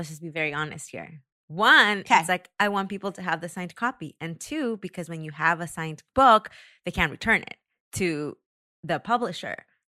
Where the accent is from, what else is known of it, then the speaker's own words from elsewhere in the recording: Taxco, Guerrero, Mexico; poinsettias originated from my hometown in Mexico.